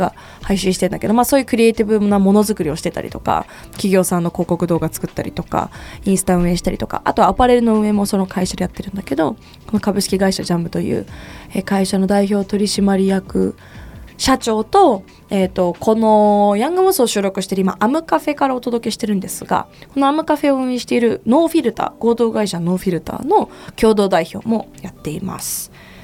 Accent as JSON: {"language": "Japanese", "region": "Tokyo", "country": "Japan", "tie": "born or raised there", "said": "で私はもう東京生まれ東京育ちで、日本の学校も行ってたし、インターも行ってたしっていう感じですかね。"}